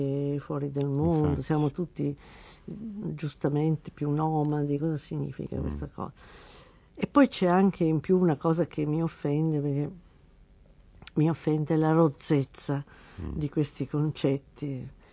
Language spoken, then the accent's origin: Italian; Trieste, Friuli-Venezia Giulia, Italy; born there; mia madre era figlia di un ufficiale austriaco, mio padre era dalmata. Siamo nati a Trieste, ci sono ascendenze ungheresi